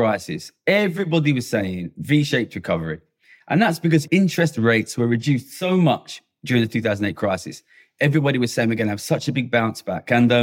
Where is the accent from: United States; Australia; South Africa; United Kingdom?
United Kingdom; Ilford, London; I grew up in Ilford, which is a kind of a East London, Essex contested territory, to a pretty poor family, to be honest. Small terraced house, backed up against the railway that went in from Essex into the city.